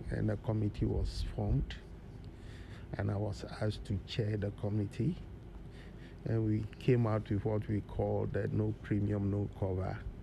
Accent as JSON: {"language": "English", "town": "Damango", "region": "Savannah Region", "country": "Ghana", "tie": "born or raised there", "moved": "yes", "said": "I'm not a Gonja person, even though I grew up in Damango."}